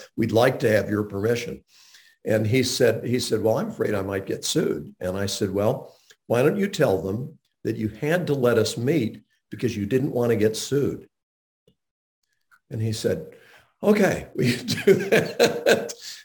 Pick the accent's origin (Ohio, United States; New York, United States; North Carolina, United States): North Carolina, United States; Montreat; I grew up right outside of Asheville, North Carolina. I lived in a little town called Montreat, where Billy Graham lived.